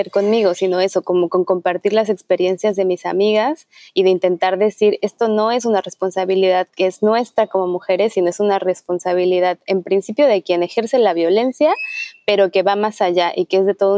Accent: Mexico City, Mexico; Mis abuelos son de Oaxaca y de Toluca. Mis padres nacieron en la Ciudad de México y yo crecí ahí. Actualmente vivo en el sureste del país, específicamente en San Cristóbal de las Casas, en Chiapas.

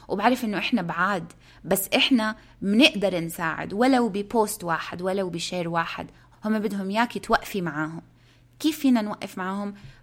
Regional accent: Palestine; انا فلسطينيه, بيشوفوني مثلا الناس بيسالوني انت من وين, بقولهم انا من فلسطين.

